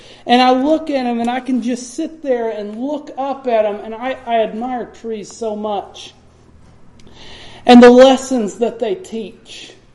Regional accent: Oklahoma, United States; born there; but I was born in Oklahoma, and we go back there and visit quite a bit.

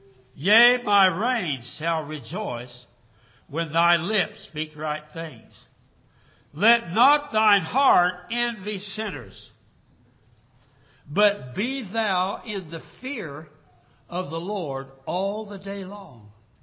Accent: Guthrie, Oklahoma, United States; I attended services here at Guthrie. I was born here in Guthrie and raised.

